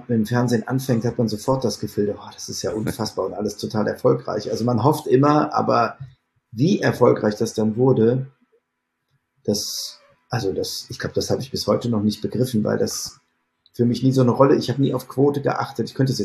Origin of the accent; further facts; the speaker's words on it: Bonn, North Rhine-Westphalia, Germany; es ist natürlich so, dass man als Bonner